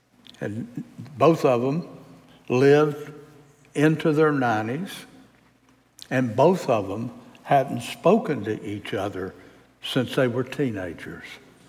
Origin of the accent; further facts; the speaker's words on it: Louisiana, United States; And being a Cajun, I went there anyhow with a bunch of other people.